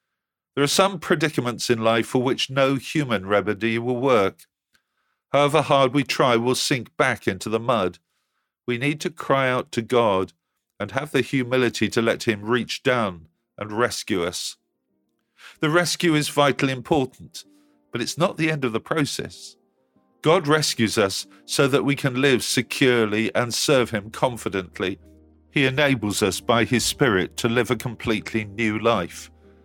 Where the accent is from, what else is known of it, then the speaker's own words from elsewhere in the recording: Westcliff-on-Sea, East of England, United Kingdom; I was born and brought up in Westcliff-on-Sea in Essex, which is on the Thames estuary. As a boy, I loved exploring the coast, which is well known for its generous expanses of mud.